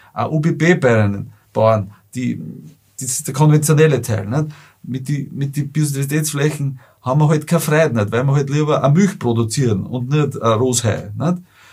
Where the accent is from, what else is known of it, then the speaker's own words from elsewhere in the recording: Lower Austria, Austria; wo ich herkomme, westliches Niederösterreich, Wahlkreis Mostviertel